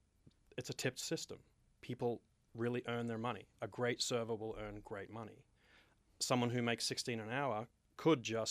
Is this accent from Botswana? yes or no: no; Australia; now in United States; I mean, I'm from Australia, and the minimum wage is $16 an hour.